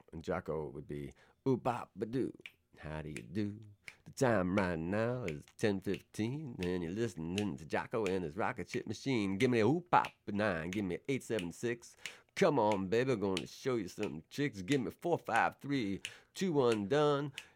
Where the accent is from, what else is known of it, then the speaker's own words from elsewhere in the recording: New York, United States; stuff really came from the great DJs that I grew up with listening to as a kid, and it was Alan Freed growing up in New York